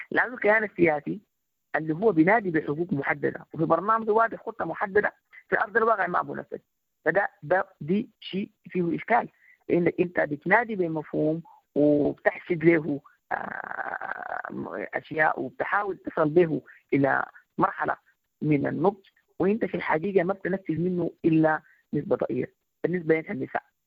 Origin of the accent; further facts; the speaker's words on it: Sudan; وأنا كسودانية